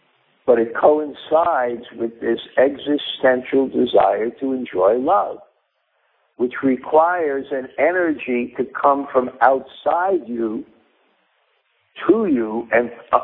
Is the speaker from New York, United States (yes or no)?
yes; Brooklyn, New York, United States; Because I'm from Brooklyn, and I've never really lived on farms.